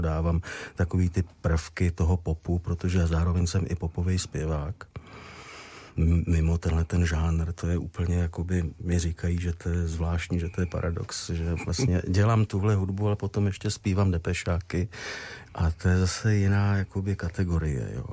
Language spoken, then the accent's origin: Czech; Plzeň, Plzeň Region, Czechia; jsem z Plzně muzikant.